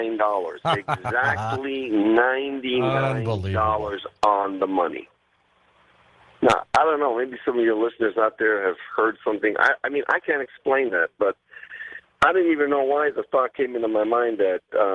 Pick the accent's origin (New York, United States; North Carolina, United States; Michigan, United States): New York, United States; Great Neck; Now, I was originally born and raised in Great Neck, Long Island, New York, okay?